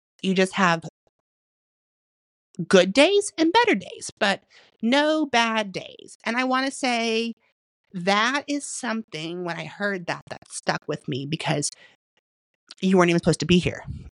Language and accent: English; Oklahoma, United States; So I'm born and raised in Oklahoma